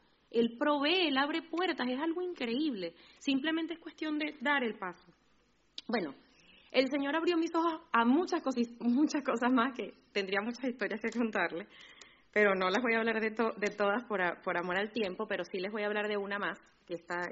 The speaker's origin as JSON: {"language": "Spanish", "country": "Venezuela", "said": "y que yo soy de Venezuela, y yo no he visto pobreza así, de verdad."}